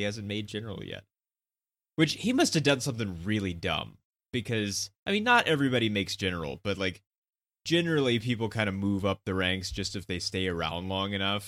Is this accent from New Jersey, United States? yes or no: no; Texas, United States; sometimes I wear a Texas belt buckle, but that's because I'm from Texas